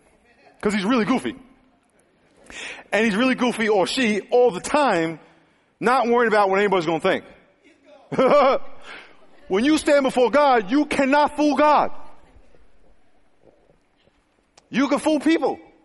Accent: New York, United States; Philly, and I'm from New York. New York is a tough place.

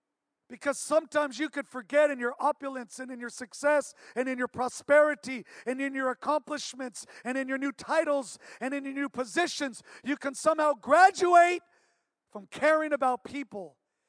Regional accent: Santa Barbara, California, United States; You know, I was born and raised in Santa Barbara

